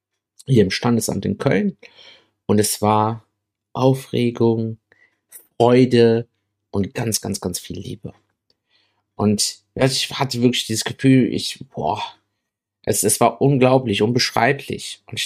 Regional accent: Southern Italy, Italy; Ich meine, wir kommen halt aus dem Süden auch. Auch Dorfgebiet.

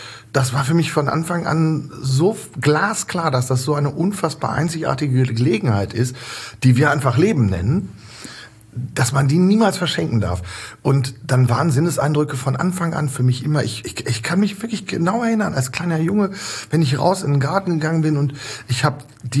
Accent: Lower Saxony, Germany; born there; Ich bin im Emsland geboren.

